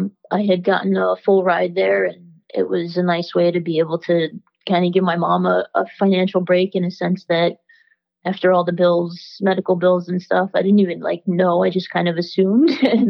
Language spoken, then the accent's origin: English; Long Island, New York, United States; I grew up in Long Island, New York.